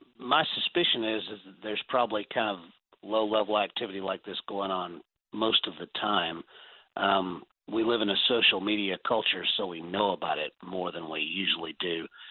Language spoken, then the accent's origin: English; the South, United States; I grew up, maybe you did too. I'm 48. I grew up in the South.